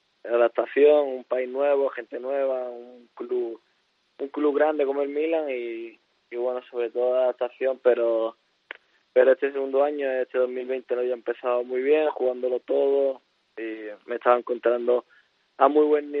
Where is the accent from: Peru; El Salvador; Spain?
Spain; Málaga, Andalusia; also born or lived in Barcelona; nací en Barcelona por mi padre trabajaba en ese momento allí, pero al mes o así ya nos fuimos a Málaga, que es de donde somos todos.